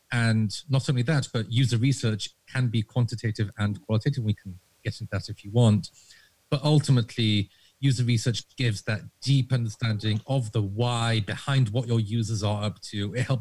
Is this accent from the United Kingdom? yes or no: no; Israel; now in United States; I was born and raised in Israel to British parents, which is why I sound this way.